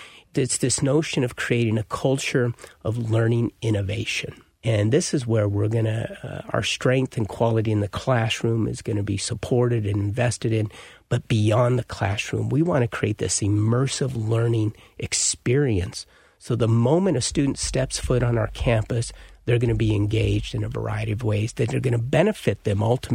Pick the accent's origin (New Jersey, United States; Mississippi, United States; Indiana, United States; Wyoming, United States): Wyoming, United States; Cheyenne; In my hometown of Cheyenne, Wyoming, our community was impacted by my parents getting their education.